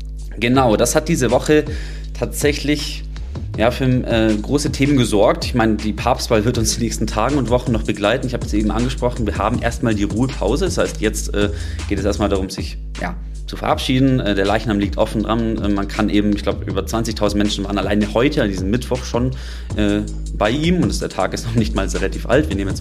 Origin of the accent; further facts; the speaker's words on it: Kempten, Bavaria, Germany; katholisch getauft gewesen. Ich bin aus der Kirche ausgetreten vor einiger Zeit. Allerdings bin ich eben auch im erzkonservativen Bayern, sage ich mal, aufgewachsen, bei uns im Allgäu, wo schon auch die katholische Kirche eine gewisse ja, Rolle hat. Auch die evangelische, gerade in Kempten bei uns